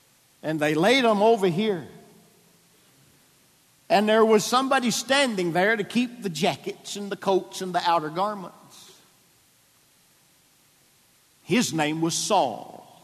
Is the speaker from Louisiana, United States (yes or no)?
no; Pensacola, Florida, United States; She said, you're from Pensacola, aren't you? I said, yes.